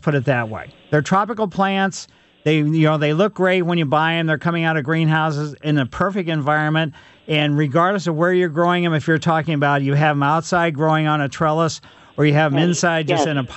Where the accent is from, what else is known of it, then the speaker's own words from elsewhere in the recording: Ellisville, Missouri, United States; growing up in West County way back when it was Ellisville, it's still Ellisville, but there was all kinds of sassafras trees all over.